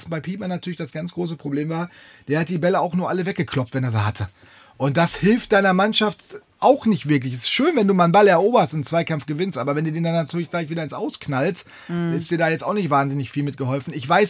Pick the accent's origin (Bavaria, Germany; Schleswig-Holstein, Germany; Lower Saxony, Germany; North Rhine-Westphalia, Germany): North Rhine-Westphalia, Germany; Wir kommen aus dem Sauerland.